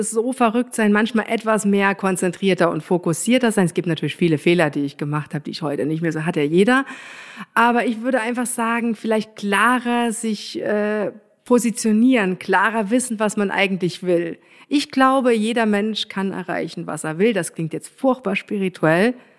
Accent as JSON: {"language": "German", "region": "Saarland", "country": "Germany", "accent": "Saarland dialect", "said": "Ich bin eine Saarländerin und habe bis heute ja nicht geschafft, das merkst du, den saarländischen Dialekt total zu verlieren. Ganz, ganz schwierig, aber aus dem Dorf, wo ich herkomme, da hört man es viel, viel, viel, viel stärker."}